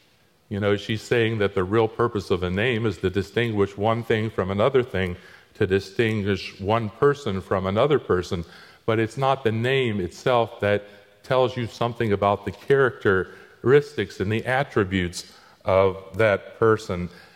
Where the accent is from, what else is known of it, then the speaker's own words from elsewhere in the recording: Florida, United States; When I was growing up in Florida, everybody had to study Romeo and Juliet when we were in the ninth grade.